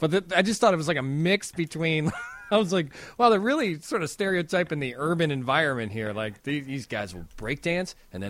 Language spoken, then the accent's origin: English; Chicago, Illinois, United States; as a Chicagoan, I'm like, I guess these are the people who represent us